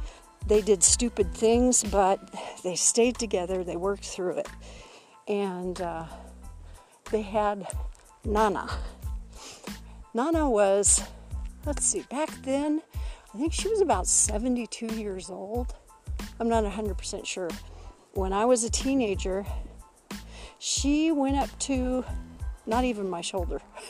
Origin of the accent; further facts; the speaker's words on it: Whittier, California, United States; also born or lived in Long Beach / La Habra; I was born in Long Beach, and I was raised, well, I lived in Long Beach till I was about five. And then we moved to, let's see, I want to say La Habra, down in Southern California. And then from there we went to Whittier, South Whittier.